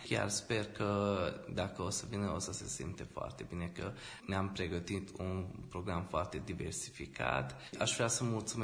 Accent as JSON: {"language": "Romanian", "town": "Odorheiu Secuiesc", "region": "Harghita County", "country": "Romania", "said": "pentru că eu sunt din Odoriu Secuiesc"}